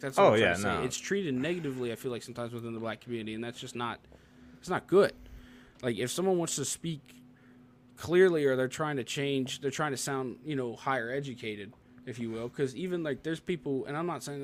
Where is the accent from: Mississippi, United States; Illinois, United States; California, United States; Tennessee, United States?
Tennessee, United States; also born or lived in Ohio; I lived in Ohio for a stint, so it's, yeah. like, when I moved back to Tennessee, a lot of people were making fun of me from being from